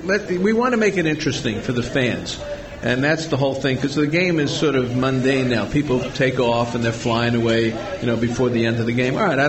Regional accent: Brooklyn, New York, United States; Look, I grew up in Brooklyn, and if I saw a squirrel, it was a big deal.

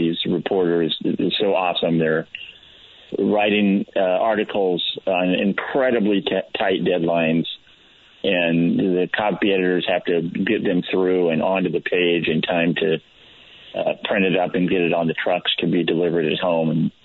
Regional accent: Modesto, California, United States; I was born and raised in Modesto, and I always liked media.

